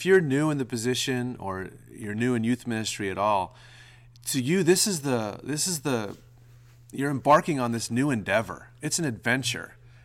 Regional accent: Pittsburgh, Pennsylvania, United States; I'm from Pittsburgh area, black and gold all the way.

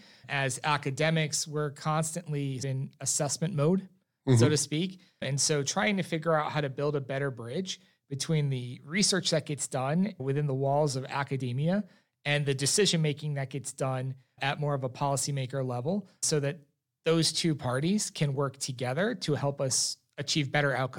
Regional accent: Florida, United States; I'm less than 90 days back in Tallahassee, and I say back in because I am from Florida. I did do my undergraduate here.

